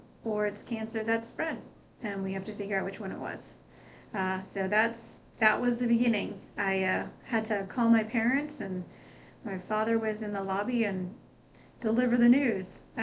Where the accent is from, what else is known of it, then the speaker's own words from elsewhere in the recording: St. Augustine, Florida, United States; I grew up, I'm from St. Augustine, been here my whole life, went to the University of Florida.